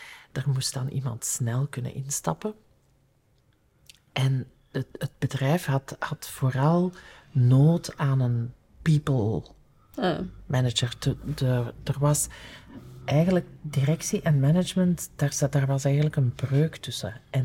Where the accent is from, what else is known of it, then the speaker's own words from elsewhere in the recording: Diest, Flemish Brabant, Belgium; Ik ben van Diest en dat is de grens. Brabant, dus Brabant, maar het is zo vlak naast Antwerpen en vlak naast Limburg.